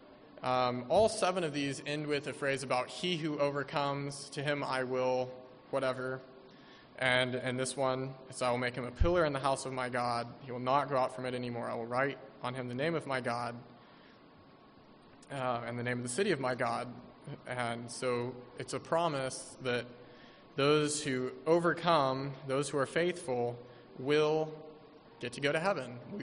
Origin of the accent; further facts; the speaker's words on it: United States; Especially with it being the 4th of July weekend and partly just being an American